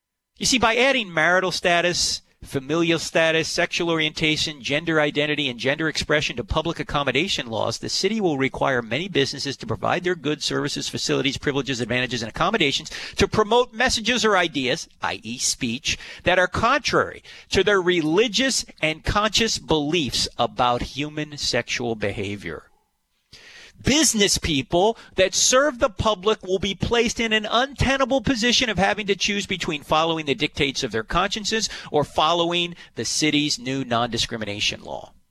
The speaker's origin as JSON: {"language": "English", "region": "New Jersey", "country": "United States", "said": "maybe because I'm from New Jersey, a conscience."}